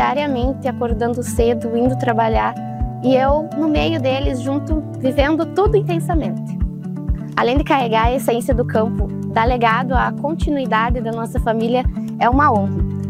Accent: Estrela Velha, Rio Grande do Sul, Brazil; sou aqui do interior de Estrela Velha

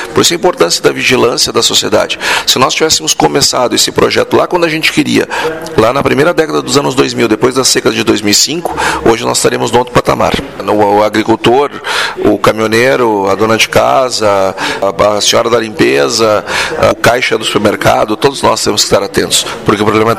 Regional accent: Rio Grande do Sul, Brazil; nós, como gaúchos, não podemos mais aceitar.

